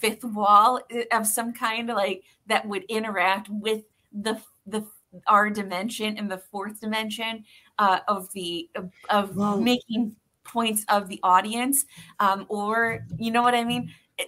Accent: Muskegon, Michigan, United States; there have been incidents in my hometown of Muskegon

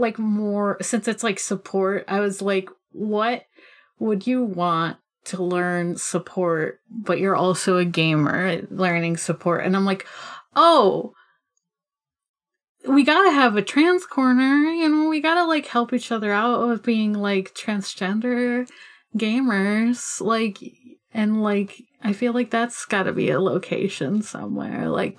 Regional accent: United States; The thing is we're all from the States and people love driving.

